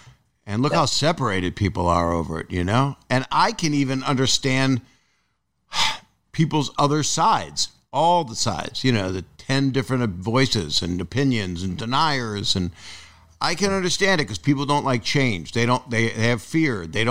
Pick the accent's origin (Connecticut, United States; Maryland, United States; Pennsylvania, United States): Pennsylvania, United States; Philadelphia; It might have been Jake, but because he's from Philadelphia. I'm from Philadelphia.